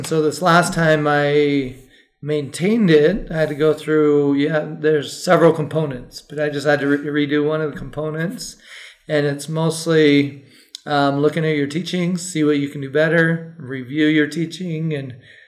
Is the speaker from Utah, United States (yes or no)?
yes; Grantsville, Utah, United States; so I grew up out in Tooele County, born and raised down in Grantsville